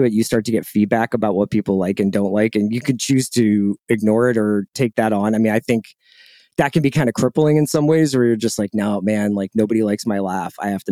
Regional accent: Philadelphia, Pennsylvania, United States; a local show called the Philly Special that I appear on because I'm from Philadelphia and care about those things.

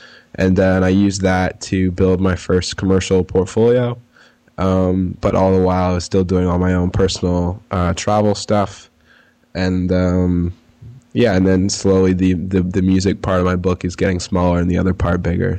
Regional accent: Ontario, Canada; now in Brooklyn, United States; I'm from Ontario, Canada, so I get inspired walking out my doorway because I live in Bushwick in Brooklyn, so it's like Puerto Rico, Dominicanville.

